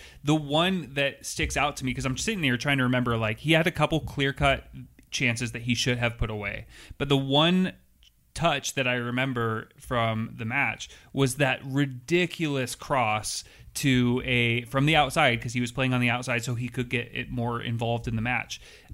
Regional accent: Maple Valley, Washington, United States; It's like me saying that I'm from Seattle, even though I'm from Maple Valley.

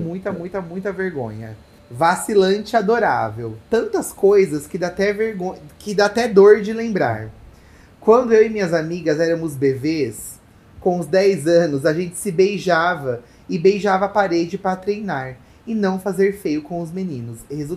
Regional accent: Recife, Pernambuco, Brazil; Observação, sou de Recife, Pernambuco, um calor insuportável.

